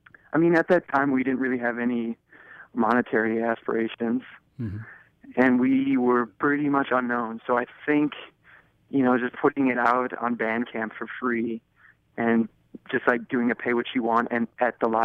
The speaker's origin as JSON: {"language": "English", "town": "Minneapolis", "region": "Minnesota", "country": "United States", "tie": "born or raised there", "said": "Yeah, we grew up here in Minneapolis, went to Southwest High School, and yeah, that's pretty much it."}